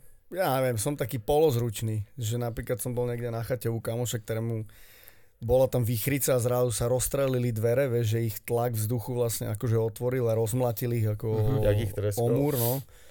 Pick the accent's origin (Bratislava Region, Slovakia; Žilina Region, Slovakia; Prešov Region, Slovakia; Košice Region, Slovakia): Košice Region, Slovakia; Spišské Tomášovce; Som zo Spišských Tomášovec. Tam som prežil prvých 12 rokov života.